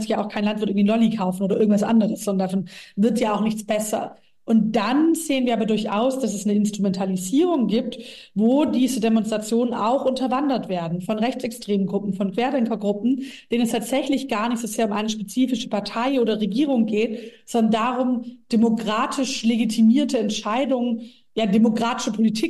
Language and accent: German; Baden-Württemberg, Germany; Ich meine, ich komme aus einem sehr ländlichen Gebiet, Schwäbische Alb, so mein Wahlkreis, aber mein Wahlkreis ist Ostalb, aber bin selbst aufgewachsen in Schwäbische Alb-Richtung